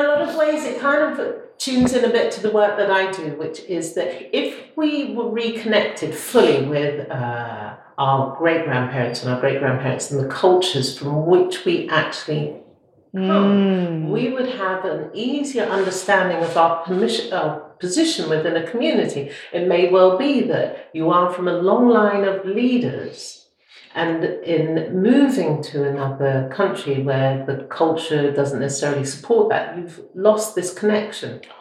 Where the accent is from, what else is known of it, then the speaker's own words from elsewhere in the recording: Preston, North West England, United Kingdom; born there; also born or lived in Yorkshire; I was born in Preston. Now you go up north, they're just concerned about the fact that I was born in the House of Lancashire and then I went to school in the House of York.